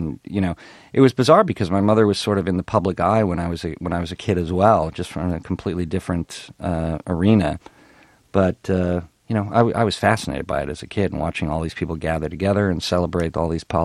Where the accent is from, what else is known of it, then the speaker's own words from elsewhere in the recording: Ottawa, Ontario, Canada; I grew up in Canada, in Ottawa, Canada, and, with my mom.